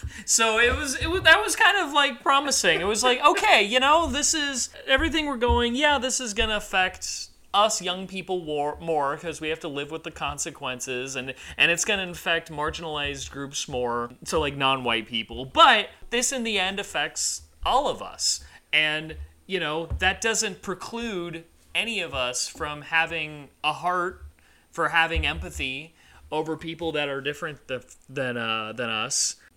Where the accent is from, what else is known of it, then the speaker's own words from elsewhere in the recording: Lakewood, California, United States; I got to participate in a food drive slash protest in my hometown of Lakewood.